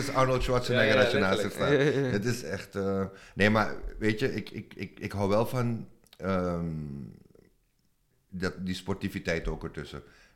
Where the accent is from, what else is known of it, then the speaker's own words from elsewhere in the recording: Suriname; als Surinamer